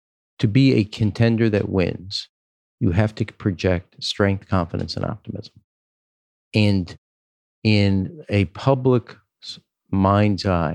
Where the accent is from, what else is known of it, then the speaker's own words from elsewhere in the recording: Chicago, Illinois, United States; I may be biased because I'm from Chicago